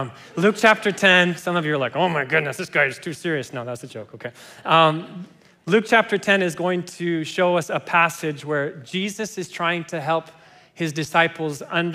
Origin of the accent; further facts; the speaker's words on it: Kenya; English is a second language; people found out that I grew up in Kenya and I spoke Swahili